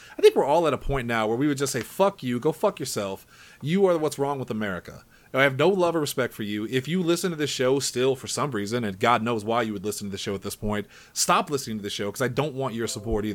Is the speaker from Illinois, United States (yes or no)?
yes; Illinois, United States; Plus, I was from Illinois, and I was actually a big fan of Barack Obama already from Chicago.